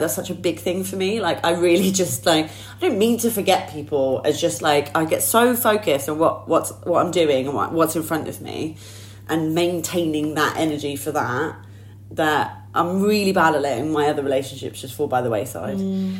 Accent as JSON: {"language": "English", "town": "Southampton", "region": "South East England", "country": "United Kingdom", "tie": "born or raised there", "said": "my partner moved away back to Southampton, which happens to also be my hometown."}